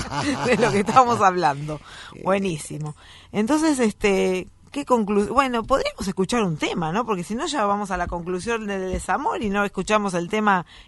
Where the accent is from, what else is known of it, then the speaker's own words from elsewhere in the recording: Necochea, Buenos Aires Province, Argentina; Lo escucho por la app, porque soy de Necochea y salgo a las 2 de la tarde.